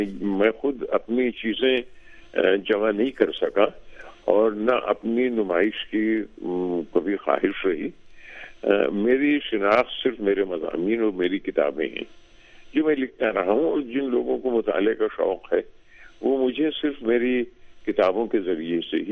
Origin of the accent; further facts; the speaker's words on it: Rudauli, Uttar Pradesh, India; تو اس طرح سے میں رودولی میں پیدا ہوا، اور میری ابتدائی تعلیم و تربیت رودولی ہی میں ہی ہوئی. میرا تعلق ایک چھوٹے سے ذمہ دار خاندان سے تھا،